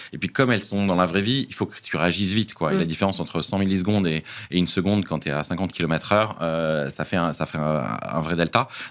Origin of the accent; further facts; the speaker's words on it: France; J'ai pas besoin d'aller dire que je suis français.